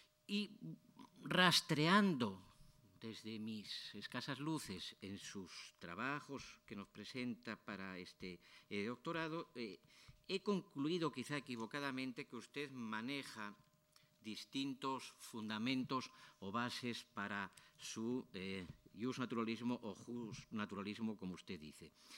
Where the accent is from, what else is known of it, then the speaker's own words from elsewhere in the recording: Asturias, Spain; Creo que mi ironía se debe a dos factores naturales, como son que soy asturiano y que soy positivista.